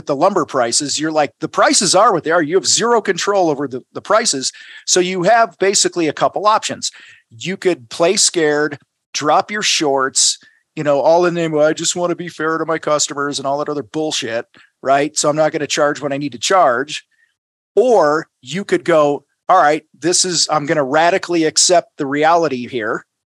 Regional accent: Illinois, United States; also born or lived in Wisconsin; Yeah, I grew up in Illinois, and then I moved beyond the Cheddar Curtain.

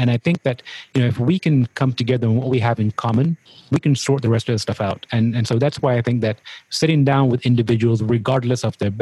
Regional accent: London, United Kingdom; it's led back to the answer that I grew up in Southeast London, and I didn't have a strong support community.

